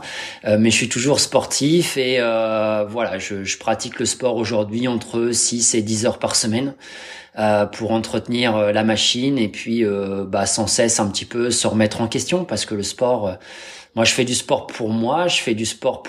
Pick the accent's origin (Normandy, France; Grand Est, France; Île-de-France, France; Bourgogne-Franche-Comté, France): Normandy, France; moi, je suis normand ascendant viking, j'ai 43 ans